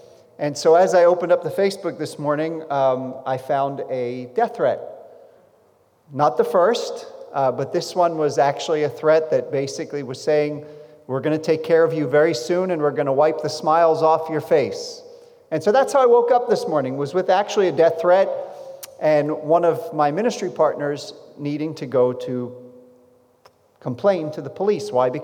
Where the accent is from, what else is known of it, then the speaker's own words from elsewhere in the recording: New Jersey, United States; moved away as an adult; now in Israel; I am from the Promised Land. That's correct. I'm from New Jersey. But when I was 22 years old, I moved to Israel. I grew up in a Jewish family